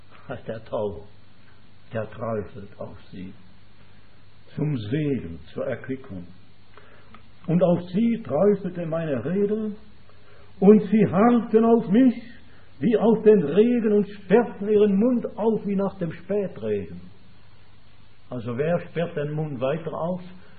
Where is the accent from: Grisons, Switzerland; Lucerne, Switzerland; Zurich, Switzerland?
Zurich, Switzerland; Zürich; Bei uns in der Schweiz, in Zürich, wenn man so in der Trambahn sitzt, da ist auch alles.